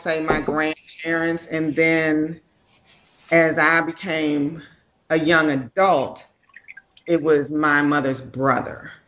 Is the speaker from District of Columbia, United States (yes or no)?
yes; Washington, District of Columbia, United States; So I grew up in Washington, D.C., and I had 6 siblings, and we were a single-parent household.